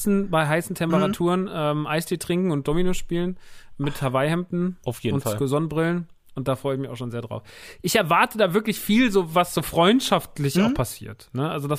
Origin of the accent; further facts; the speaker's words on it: Rodgau, Hesse, Germany; Ich komme so aus dem Rottgau.